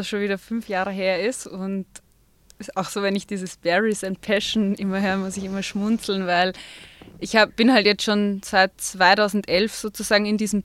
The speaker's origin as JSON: {"language": "German", "region": "Vienna", "country": "Austria", "lives_now": "Salzburg, Austria", "said": "Ich bin ja eigentlich aus Wien und vor 7, 8 Jahren nach Salzburg gezogen."}